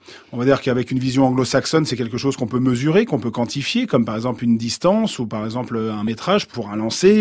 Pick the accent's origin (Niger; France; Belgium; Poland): France; Je suis français. Mon passeport est français.